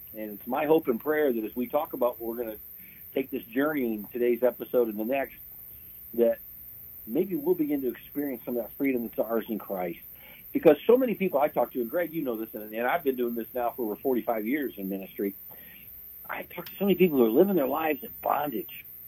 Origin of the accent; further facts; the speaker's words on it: Indiana, United States; I grew up in Indiana. I'm still to this day an IU basketball fan.